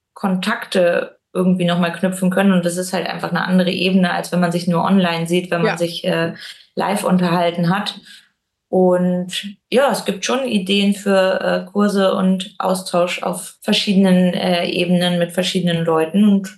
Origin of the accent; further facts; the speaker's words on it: Northern Germany, Germany; Ich bin aus Norddeutschland und wohne in der Nähe von Bremen.